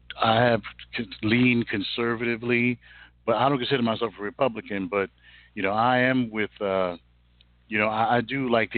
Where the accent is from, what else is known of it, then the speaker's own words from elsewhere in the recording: United States; Because I'm an American, and I supported George Bush